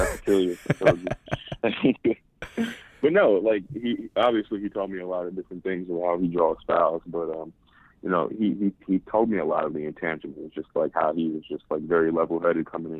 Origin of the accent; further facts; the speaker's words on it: Harlem, New York, United States; So I attribute a lot of, you know, my ball handling just growing up in Harlem.